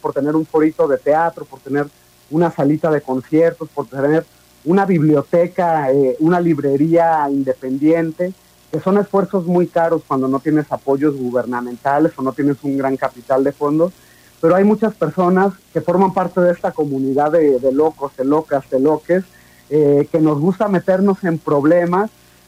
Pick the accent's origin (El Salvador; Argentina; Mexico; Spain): Mexico; como mexicanas, como mexicanos